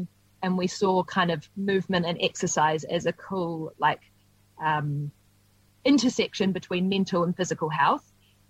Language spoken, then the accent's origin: English; Dunedin, Otago, New Zealand; I grew up in Dunedin, so I know the winters can be brutal.